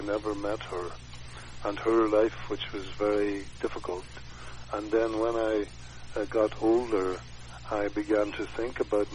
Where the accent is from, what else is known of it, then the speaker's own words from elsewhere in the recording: Ireland; I was brought up in Ireland, in rural Ireland, in a small family farm